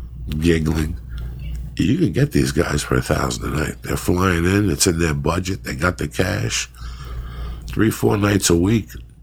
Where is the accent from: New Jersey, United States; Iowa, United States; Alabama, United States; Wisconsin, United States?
New Jersey, United States; But when I was growing up in Jersey, we would go to the city to peep shows.